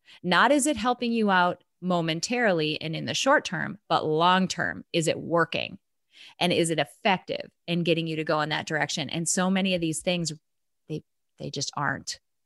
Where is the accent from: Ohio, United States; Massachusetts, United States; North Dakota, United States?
North Dakota, United States; I'm from North Dakota. You can't get more north than that, right?